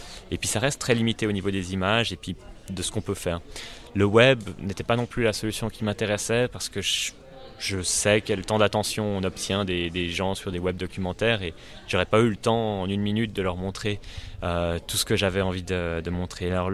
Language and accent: French; Geneva, Switzerland; dans la ville voisine de Genève, ma ville natale.